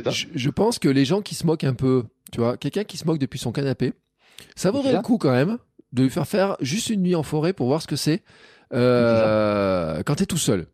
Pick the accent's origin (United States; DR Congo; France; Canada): France; Occitanie; Parce que j'ai aussi souvenir de quand j'étais gamin, tu sais, dans les Cévennes, où on marchait sur les chemins pour aller d'une maison à l'autre